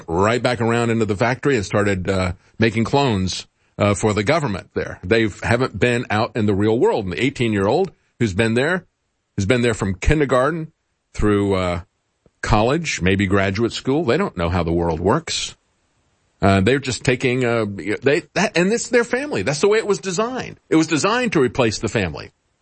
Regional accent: Florida, United States; Growing up in Florida, all the people who had escaped from Castro's communism, those Cubans who had come to Florida, boy, they hated communism.

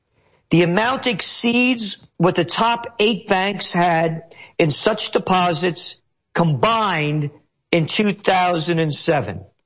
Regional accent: New York, United States; When I was a kid growing up in the Bronx, they called it VIG, you know?

